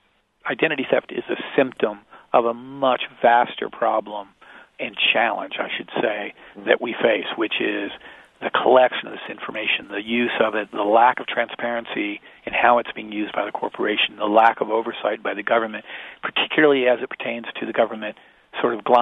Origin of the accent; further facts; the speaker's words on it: Indiana, United States; I'm from Indiana, and I grew up, like everybody else, hearing about – you know, pollution in Gary, Indiana